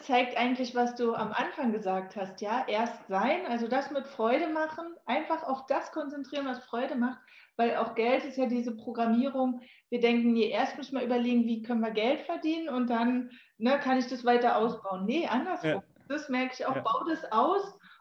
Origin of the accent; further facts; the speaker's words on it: Berlin, Germany; born there; Stadtmensch, ich bin in Berlin geboren, da interessieren die Vögel niemanden